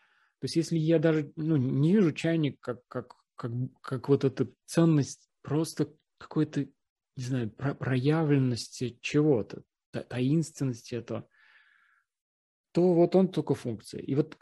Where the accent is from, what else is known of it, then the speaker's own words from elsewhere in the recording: Russia; Россияне, и я как россиянин